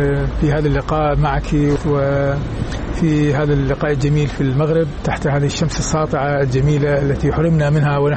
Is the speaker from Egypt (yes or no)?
no; Iraq; moved away; أنا من خرجت من العراق 1993، حوالي الآن 21 سنة، لكن أحس أنني لا أزال متواصل، وكأنني تركت العراق أمس